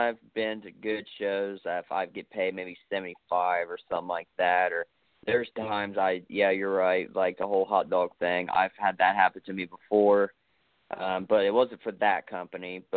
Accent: Ohio, United States; But I'm from Ohio, so there's sometimes I actually watch some of it.

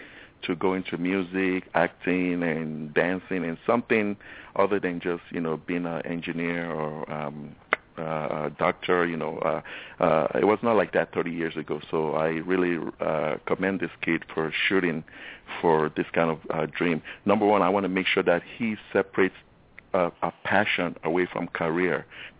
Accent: Lagos, Nigeria; now in United States; I will not hide my accent. I am from the motherland. I'm from Lagos, Nigeria. I was born there about 30 years ago. Then I moved back to the United States.

